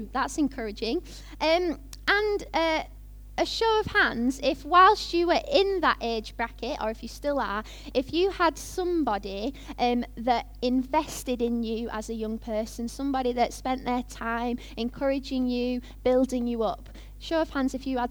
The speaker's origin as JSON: {"language": "English", "town": "Bolton", "region": "North West England", "country": "United Kingdom", "tie": "born or raised there", "said": "But I'm a Bolton lass. I grew up in Bolton. I live in North Bolton near Mossbank Park."}